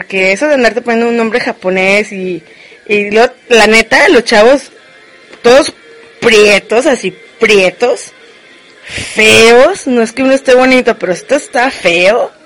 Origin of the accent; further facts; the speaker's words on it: Mexico; Pero sigo hablando español, soy mexicana y así, o sea, no lo niego.